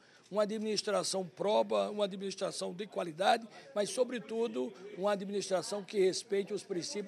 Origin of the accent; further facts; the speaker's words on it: Alagoas, Brazil; em Alagoas, na minha terra